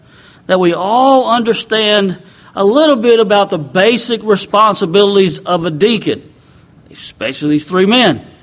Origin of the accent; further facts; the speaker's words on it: United States; As an American, Father, I ask you, forgive us of our sins.